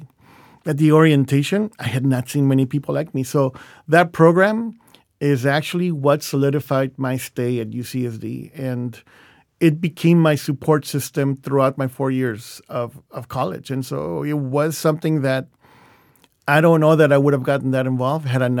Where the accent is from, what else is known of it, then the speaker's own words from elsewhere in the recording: California, United States; growing up in the South Bay, which is where I grew up, there were a lot of Latino families around us.